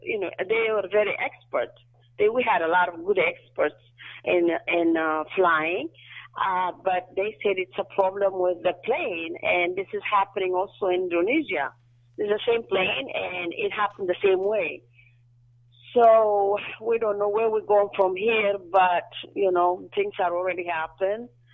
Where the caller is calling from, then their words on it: Ethiopia; I am originally from Ethiopia.